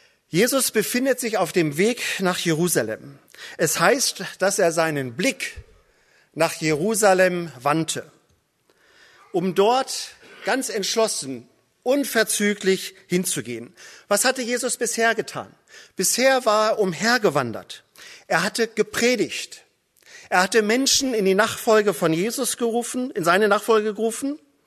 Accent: Northern Germany, Germany; Ich komme aus Norddeutschland, das hört ihr schon von der Sprache.

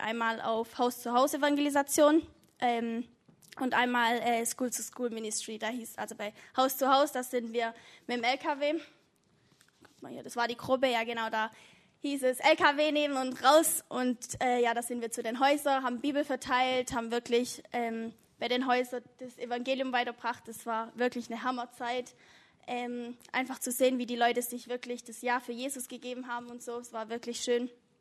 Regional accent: Brazil; now in Germany; ich bin ja in Brasilien aufgewachsen als Missionarskind

